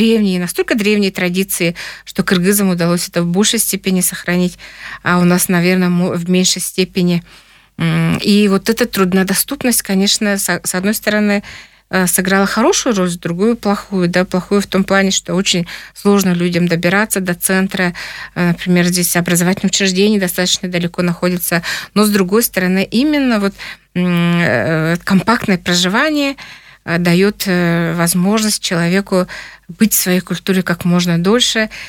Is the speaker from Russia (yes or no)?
yes; Altai Krai, Russia; объясняли, что мы из Российской Федерации, что мы живем почти на границе с Монголией